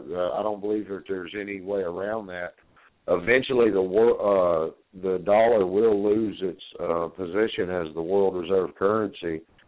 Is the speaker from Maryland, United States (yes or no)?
no; Alabama, United States; Yeah, I'm from the southeastern United States. I'm from Alabama.